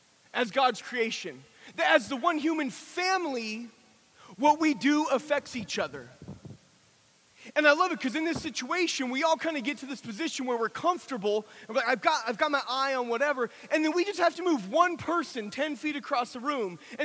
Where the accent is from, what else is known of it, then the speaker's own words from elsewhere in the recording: California, United States; Can I just say real quick, okay, so my wife, I'm from California, my wife's back home, and I miss my wife dearly